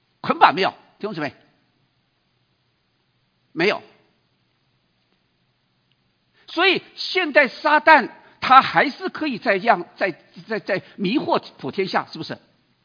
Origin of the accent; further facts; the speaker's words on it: China; 那所以我们的龙是，我们中国人龙是什么龙？好龙。